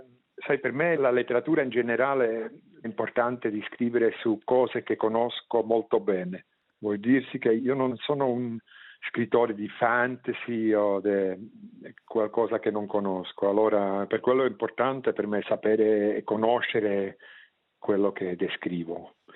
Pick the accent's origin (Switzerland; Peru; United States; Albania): Switzerland; German-speaking Switzerland; Italian is a second language; io so come parlano nel mio paese, nella Svizzera tedesca. Allora, per me è importante di farli parlare in una lingua che ascolto ogni giorno. È per quello che scrivo in dialetto, nel Schweizerdeutsch e non in Hochdeutsch.